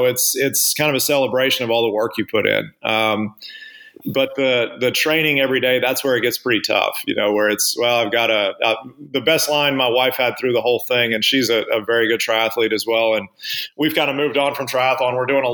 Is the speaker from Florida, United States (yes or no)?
no; Arkansas, United States; So my wife and I are from Arkansas originally. I grew up in Arkansas and we moved out here in 2003